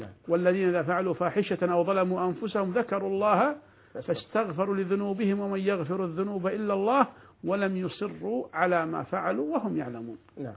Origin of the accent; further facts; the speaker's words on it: Kuwait; عندنا في الكويت